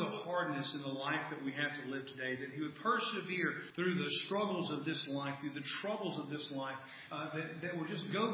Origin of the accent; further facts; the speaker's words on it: United States; I'm from America. I don't know what the national speed limit is on that road.